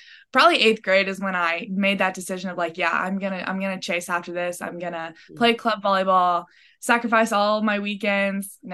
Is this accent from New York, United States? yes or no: no; Rock Hill, South Carolina, United States; I'm from Rock Hill, South Carolina. I'm currently playing volleyball at an NCAA school in Tennessee.